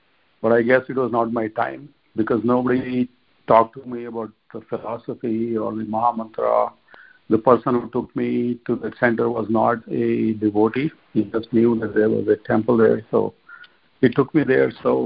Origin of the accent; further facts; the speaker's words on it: India; I grew up in India, and I was in school and college during the period of Prabhupada in America.